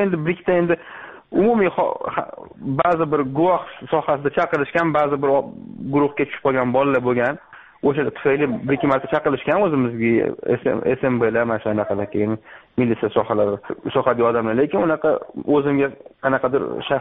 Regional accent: Tashkent, Uzbekistan; Men o'zim Toshkentdan tug'ilganman. 1972-yilda Toshkentda katta bo'lganman. O'zbek maktabda, keyin rus maktabda o'qiganman.

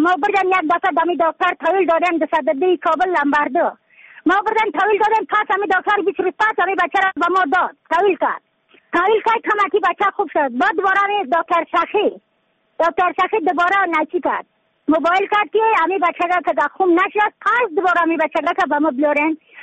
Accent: Yaftal-e Payin, Badakhshan, Afghanistan; از بدخشان هستم، مرکز بدخشان، ولسوالی یفتلی پایان، قیره وینگ.

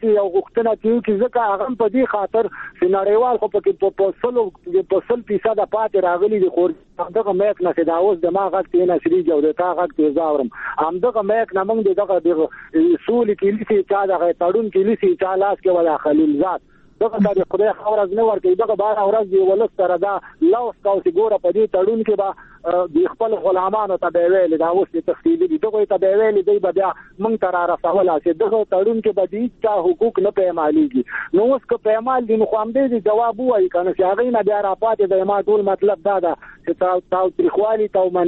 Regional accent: Afghanistan; زه یو افغان یم

